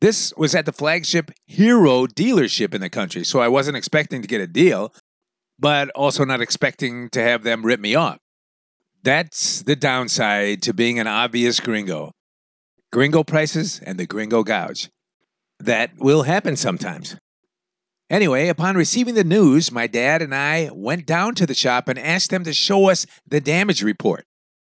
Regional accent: California, United States; now in Guatemala; I'm from California, and I grew up on motorcycles, so I'm extremely comfortable on them.

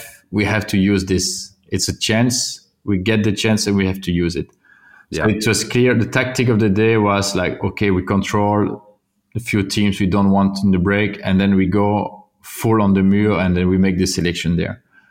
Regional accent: Wallonia, Belgium; English is a second language; I'm from Wallonia

